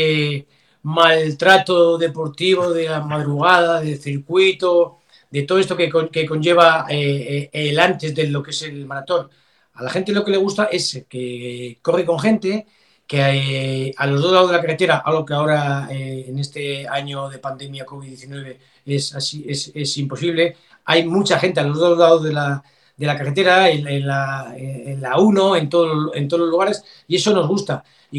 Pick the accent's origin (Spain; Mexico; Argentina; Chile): Spain; Vitoria, Basque Country; Yo vengo del norte de Vitoria, en la cual he vivido intensamente lo que es las campañas de campo a través de cross